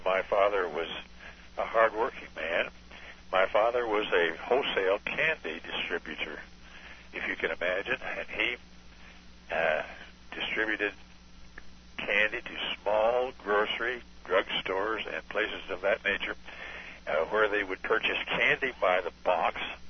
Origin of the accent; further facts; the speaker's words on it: Marion, Indiana, United States; I was born and raised in the little town of Marion, Indiana. The population was about, 50,000.